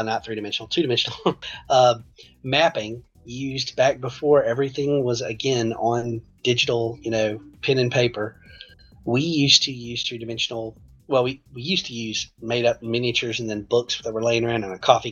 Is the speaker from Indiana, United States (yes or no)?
no; Alabama, United States; But it is being made in my home state. It's up here in Huntsville, Alabama.